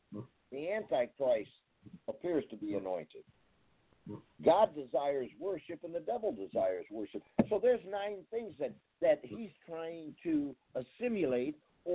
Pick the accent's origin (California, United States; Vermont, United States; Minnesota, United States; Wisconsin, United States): California, United States; I'm from California.